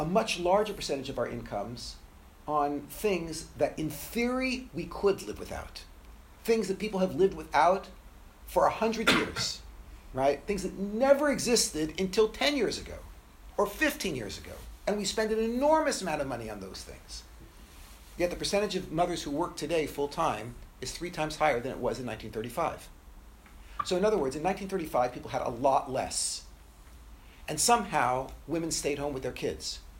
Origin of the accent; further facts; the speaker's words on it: Beverly Hills, California, United States; By the way, I grew up in Beverly Hills. That was my neighborhood. Beverly Hills, for those of you who don't know, is not one of the poor neighborhoods in Los Angeles.